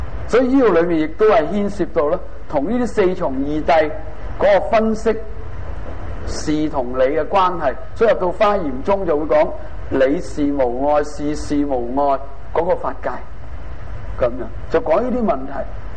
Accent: China; 就因為我哋中國人對於佛教嗰一套嘢咧，係成套再去批判過。

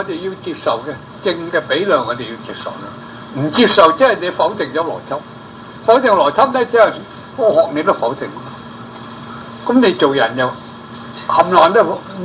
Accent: China; 我哋中國人呢，我話中國人分類咗我。

